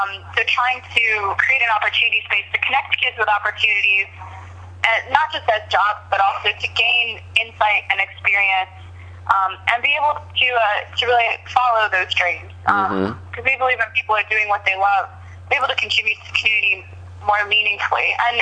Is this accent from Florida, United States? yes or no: no; Roanoke, Virginia, United States; I can speak for my hometown, Roanoke, Virginia.